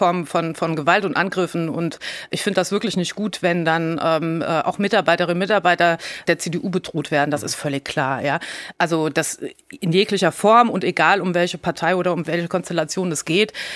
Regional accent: Rhineland-Palatinate, Germany; Und ich komme ja nun hier aus Rheinland-Pfalz

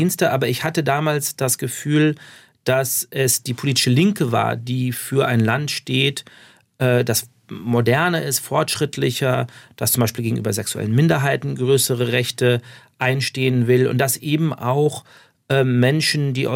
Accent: Laupheim, Baden-Württemberg, Germany; zum Teil über meine Kindheit in Laubheim

